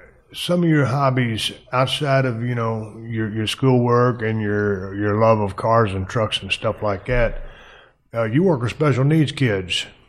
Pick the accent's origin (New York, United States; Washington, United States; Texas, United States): Texas, United States; Edna; also born or lived in Victoria; I grew up down in Edna, and we lived in Victoria for a while